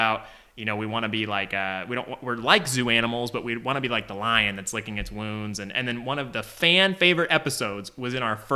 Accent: Tulsa, Oklahoma, United States; I was raised in Tulsa.

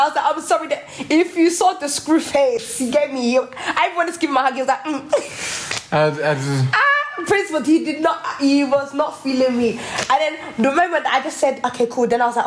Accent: United Kingdom; born there; You know, people think because I'm born in the UK that are, like, we're very, like, you know, British.

